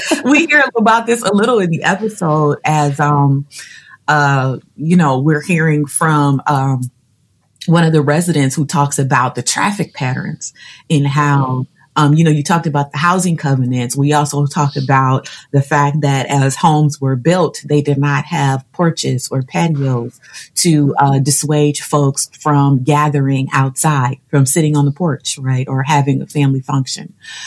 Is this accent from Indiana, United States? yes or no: no; Cleveland, Ohio, United States; Being born and raised in Cleveland, I don't think anyone's asked me that before.